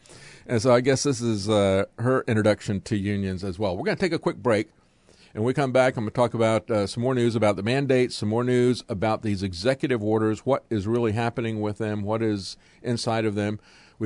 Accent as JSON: {"language": "English", "town": "Tampa", "region": "Florida", "country": "United States", "tie": "born or raised there", "said": "I grew up in Tampa."}